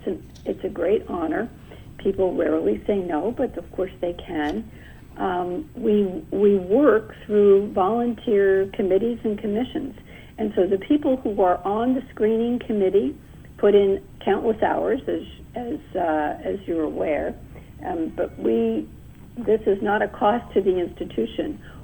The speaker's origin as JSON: {"language": "English", "region": "New York", "country": "United States", "tie": "born there", "said": "I was not born in Illinois. I was born in New York."}